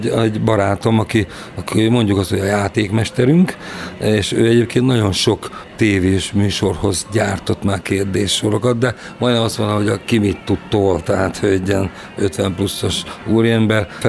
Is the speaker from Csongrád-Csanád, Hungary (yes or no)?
yes; Makó, Csongrád-Csanád, Hungary; Úgy kezdtük, hogy én makói vagyok.